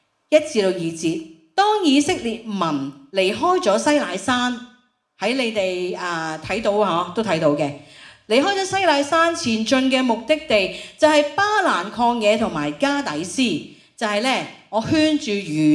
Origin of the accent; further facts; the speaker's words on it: Hong Kong; 我哋喺香港住咗几十年，我喺香港出世，真係冇遇过咩叫疫情。